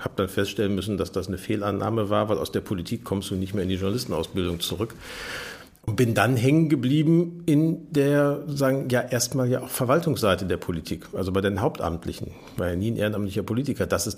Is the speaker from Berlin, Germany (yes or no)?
no; North Rhine-Westphalia, Germany; Ich bin im Ruhrgebiet aufgewachsen.